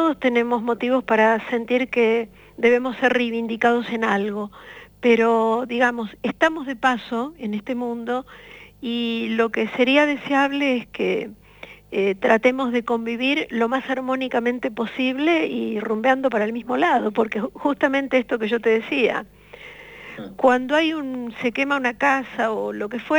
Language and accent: Spanish; Florencio Varela, Buenos Aires Province, Argentina; born there; Yo nací en Florencio Varela, los pagos de Guillermo Enrique Hudson, que me hace sentir muy orgullosa, aunque no sea más que compartir el pago